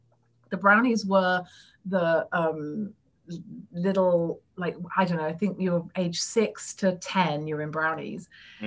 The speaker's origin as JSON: {"language": "English", "region": "England", "country": "United Kingdom", "tie": "born there", "said": "I was born in England and then we immediately moved out. So when I came back when I was 10 or 11"}